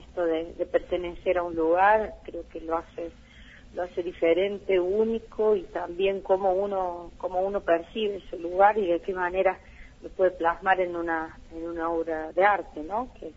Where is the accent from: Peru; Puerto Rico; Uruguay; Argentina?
Argentina; Cruz del Eje, Córdoba; Yo soy de Cruz del Eje, pero tengo una fuerte marca de La Rioja, ahí por Milagro, por los Llanos Riojanos, de donde era mi mamá.